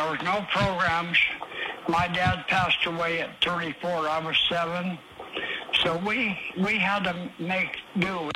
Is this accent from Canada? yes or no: no; Broadus, United States; You know, Aaron, I grew up in Broadus, and when we did not have any electricity, we had to go out and mine coal.